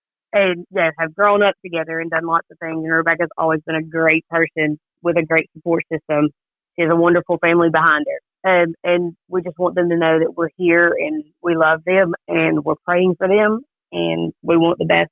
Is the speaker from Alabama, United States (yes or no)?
yes; Hueytown, Alabama, United States; now in Morgan County, United States; Yes, I've been here, it'll be 21 years in September, so I've been here as long as I was in Hueytown, so this has become home.